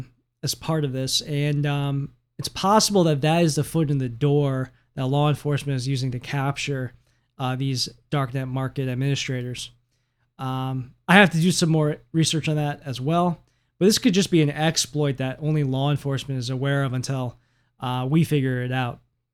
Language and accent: English; United States; It does suck sometimes being an American, being the bad guy.